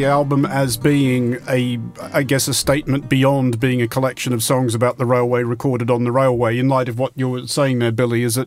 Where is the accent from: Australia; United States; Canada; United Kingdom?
Australia; I am an Australian